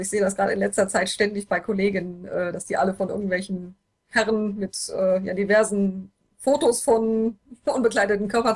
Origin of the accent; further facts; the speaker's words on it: North Rhine-Westphalia, Germany; Ja, ich bin ein richtiger Oberberger